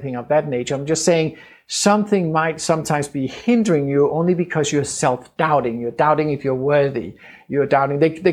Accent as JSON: {"language": "English", "country": "Denmark", "second_language": "English", "moved": "yes", "lives_now": "United States", "said": "I have a weird accent. I'm from Denmark, even though I've lived in the States for a long time by now, you can still hear the weird accent."}